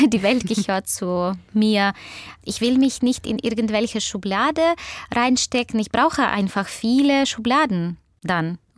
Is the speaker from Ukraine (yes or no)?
yes; Odesa, Odesa Oblast, Ukraine; first language ru; German is a second language; moved away; Und ich habe viel auf Ukrainisch gelesen, aber in Odessa vor meiner Migration war es nicht so üblich, leider.